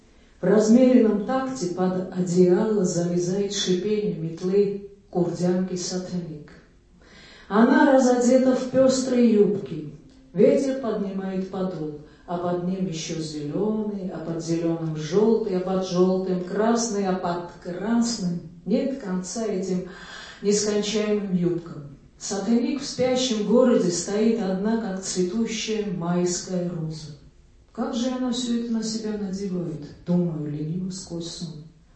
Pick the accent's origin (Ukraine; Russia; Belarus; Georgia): Georgia; Вы видите, что я не оставляла Грузию. Я пою по-грузински, я человек из Грузии, и мой дом везде там, где я. Я ношу с собой свою Грузию всегда.